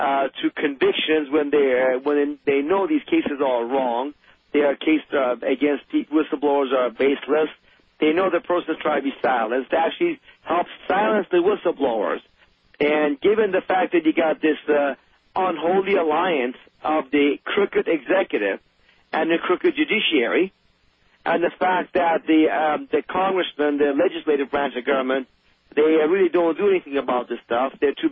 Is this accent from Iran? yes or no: yes; Iran; now in United States; Folks, I come from Iran.